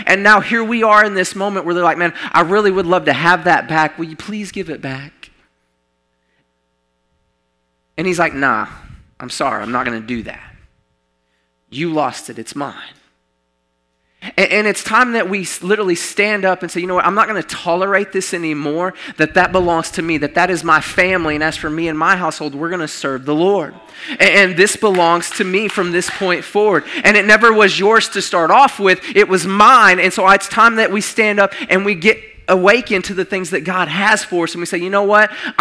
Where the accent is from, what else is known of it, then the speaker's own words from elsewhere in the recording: Arkansas, United States; I'm from Arkansas, y'all, cut me some slack.